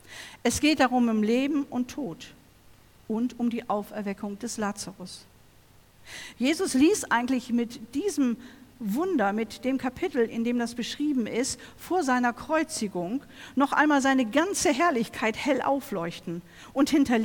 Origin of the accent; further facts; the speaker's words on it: Remels, Lower Saxony, Germany; ich komme aus Remels und habe dort Familie.